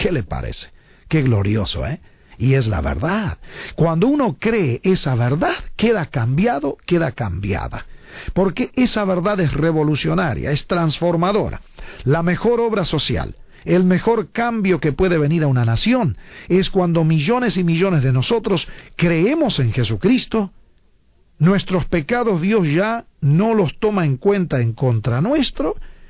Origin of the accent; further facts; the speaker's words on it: Argentina; moved away; Yo salí de mi pueblo en Argentina hace muchos años ya, y el Señor ha querido llevarnos a ser su embajador por muchos países